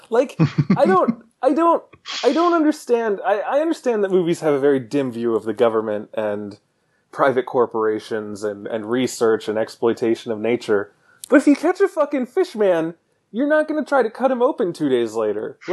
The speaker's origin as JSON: {"language": "English", "region": "Maryland", "country": "United States", "said": "I'm from Baltimore. I'm not from Baltimore, but I'm from around Baltimore. I know Baltimore."}